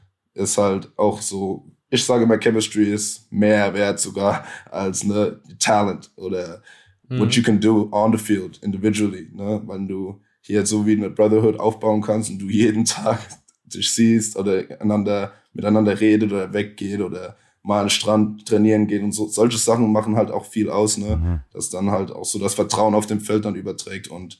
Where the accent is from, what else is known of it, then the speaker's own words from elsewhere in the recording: Kaiserslautern, Rhineland-Palatinate, Germany; Ich komme aus Kaiserslautern, ne?